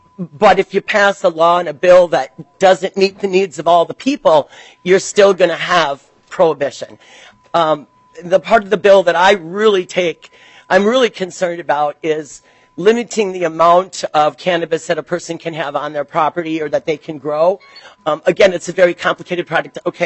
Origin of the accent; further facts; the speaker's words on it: Minnesota, United States; now in Maplewood, United States; As I said, I live in Maplewood. I grew up in Matamidi on the shores of White Bear Lake. I graduated from Matamidi High School.